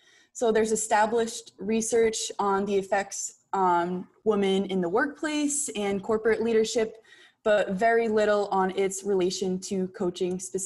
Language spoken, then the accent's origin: English; New Bedford, Massachusetts, United States; I am from New Bedford, Massachusetts.